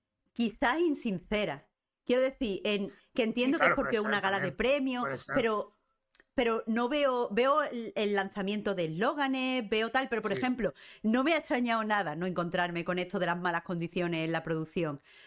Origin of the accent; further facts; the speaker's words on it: Andalusia, Spain; yo soy andaluza, he crecido en una Andalucía que supuestamente era de izquierda, pero era de izquierda del PSOE felipista